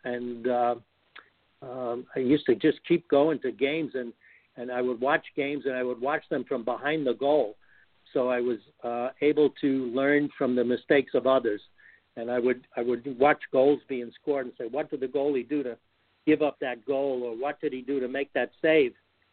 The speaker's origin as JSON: {"language": "English", "town": "New York City", "region": "New York", "country": "United States", "tie": "born or raised there", "said": "which I had growing up in New York City no idea even existed."}